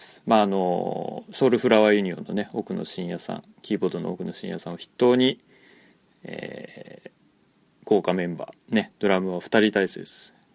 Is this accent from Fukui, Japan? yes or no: no; Kumamoto, Japan; 僕の地元の熊本